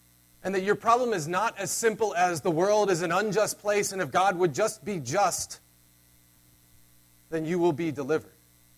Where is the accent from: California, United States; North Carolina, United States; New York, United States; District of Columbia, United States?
North Carolina, United States; I'm from North Carolina. We have things we call mountains back in North Carolina.